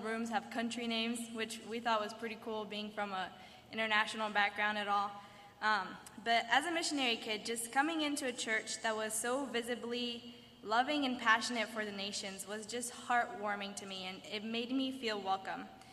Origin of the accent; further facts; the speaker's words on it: Brazil; also born or lived in Senegal; now in Lynchburg, United States; to Lynchburg in August of 2016 after 11 years of missions in Senegal and West Africa, although we are originally from Brazil.